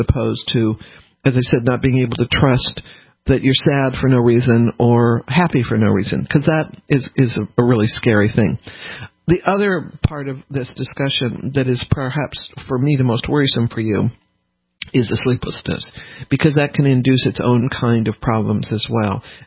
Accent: New Orleans, Louisiana, United States; born there; I was born in New Orleans, and I have no right.

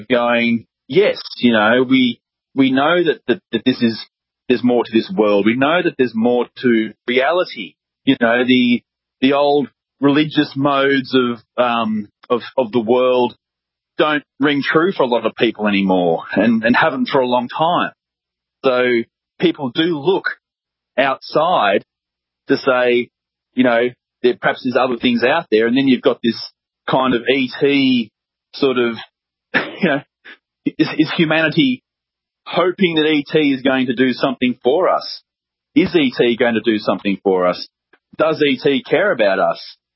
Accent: Australia; accent: Australian; My Australian accent doesn't make that too hard to understand.

